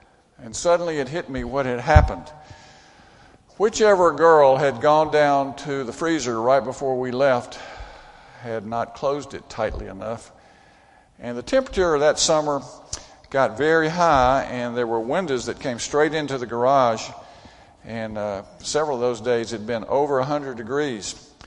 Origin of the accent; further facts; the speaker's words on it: Brandon, Mississippi, United States; I grew up in Brandon. In Rankin County.